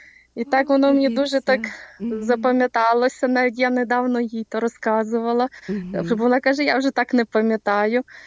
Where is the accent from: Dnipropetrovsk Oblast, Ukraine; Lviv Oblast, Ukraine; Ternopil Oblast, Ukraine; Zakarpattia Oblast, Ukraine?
Lviv Oblast, Ukraine; Lviv; І ще я зі Львова